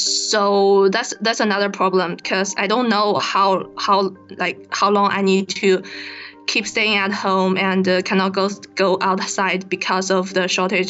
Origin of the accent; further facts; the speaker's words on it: Hebei, China; I took a high-speed train from Hebei, my hometown, to Beijing, and it's about three hour drive.